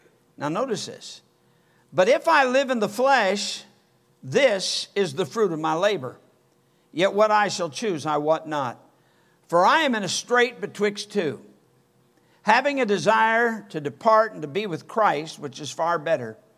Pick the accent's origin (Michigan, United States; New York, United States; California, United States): Michigan, United States; I'm from Michigan. I know there are people in the South don't thank God to save people in Michigan. But I was even in Michigan when he saved me.